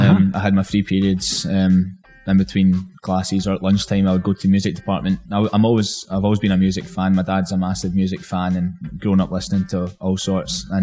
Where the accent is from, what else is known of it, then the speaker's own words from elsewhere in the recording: Troon, Scotland, United Kingdom; also born or lived in Glasgow; ended up getting a few gigs in my hometown Troon, and from there it just kind of kept going. And when I moved to Glasgow to study at Glasgow Cali Uni, I studied journalism there